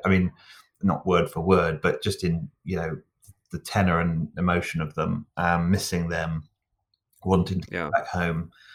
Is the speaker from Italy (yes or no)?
no; England, United Kingdom; But being English too, and I definitely, I could kind of identify the still waters run deep syndrome